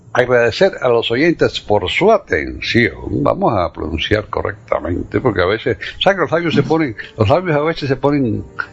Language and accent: Spanish; Cuba; now in United States; yo soy americano. Más que cubano hoy en día, muchísimo más. Porque es que la Cuba que yo conocí no existe ya tampoco.